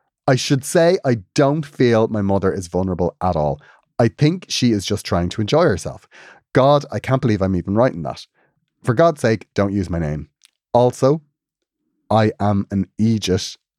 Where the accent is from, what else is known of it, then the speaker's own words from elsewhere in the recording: Cork, Munster, Ireland; I made my Holy Communion the day of the Eurovision in Mill Street. I'm from Cork.